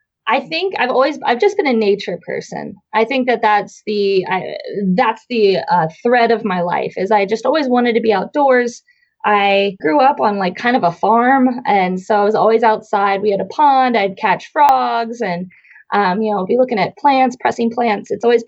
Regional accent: Ohio, United States; you know, I'm from Southeastern Ohio and there's a lot of surface mining, especially in like the West Virginia, Appalachian area.

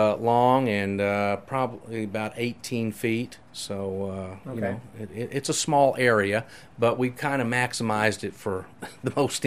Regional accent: Tulsa, Oklahoma, United States; No, I'm from Tulsa.

